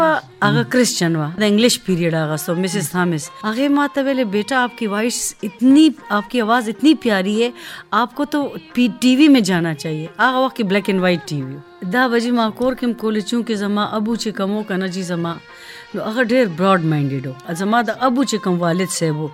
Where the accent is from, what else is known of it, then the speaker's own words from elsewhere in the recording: Peshawar, Khyber Pakhtunkhwa, Pakistan; born there; first language Persian; Pashto is a second language; زما مور او زما پلار هغې پېښور کې خاص پېښور کې پیدا شو زم دلته پېښور کې پیدا شوم خاص پېښور کې زمونږ اصلي ژبه چې کومه ده نو هغه فارسی ده